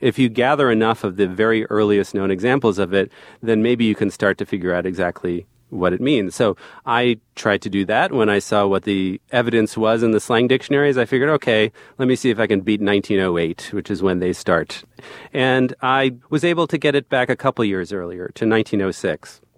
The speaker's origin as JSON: {"language": "English", "region": "New Jersey", "country": "United States", "tie": "born or raised there", "said": "I was also born and raised in New Jersey."}